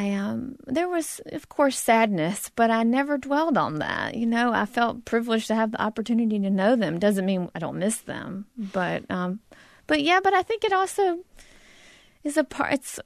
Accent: North Carolina, United States; So growing up in North Carolina, I would say that I was not exposed to great ethnic food growing up.

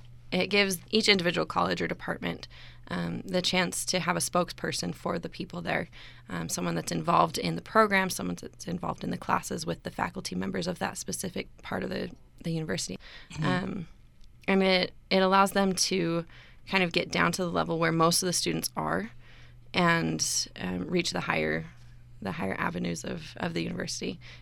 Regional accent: Utah, United States; also born or lived in North Carolina; so I was raised in Utah and North Carolina, and before I came to school at ISU in Pocatello, I was actually over in Emmett, which is kind of by Boise.

